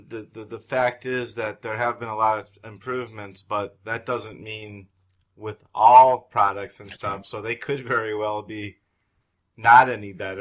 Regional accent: Ohio, United States; I come from Ohio, and so we have pretty extreme weather there as well.

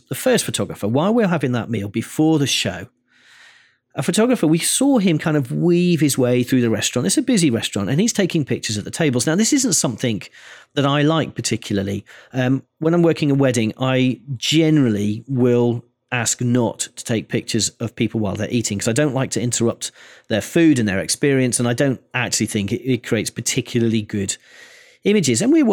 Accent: United Kingdom; in fact, we're British

